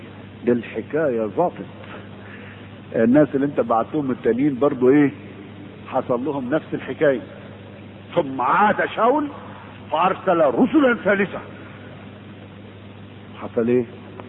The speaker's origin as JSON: {"language": "Arabic", "country": "Egypt", "said": "كان زمان يعني قبل السد العالي عندنا في مصر كان النيل يجي يغرق البلاد"}